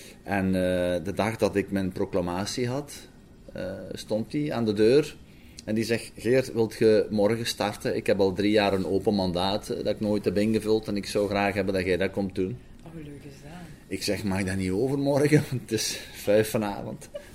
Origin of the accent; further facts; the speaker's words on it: Rijkel, Limburg, Belgium; Ja, ik ben geboren en getogen in Rijkel. Ik ben 55 ondertussen, ik ben van 1965. Ja. En Rijkel is een klein dorpje in Borgloon, waar ik op een boerderij ben geboren en getogen.